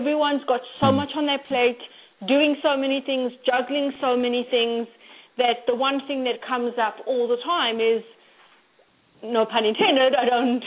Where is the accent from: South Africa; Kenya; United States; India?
South Africa; So I grew up in South Africa